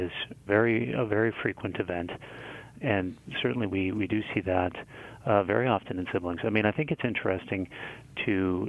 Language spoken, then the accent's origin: English; Winnipeg, Manitoba, Canada; So I'm a Canadian. I'm from a city called Winnipeg, which is in Manitoba, just north of Minnesota.